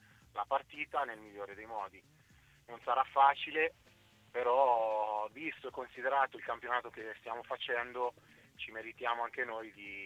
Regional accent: Ancona, Marche, Italy; essendo anconetano doc.

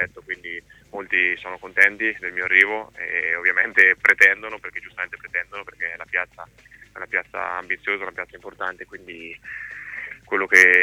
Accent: Ancona, Marche, Italy; è un onore poterla vestire per me, che sono anconetano, soprattutto dopo 10 anni in cui ho giocato lontano da casa

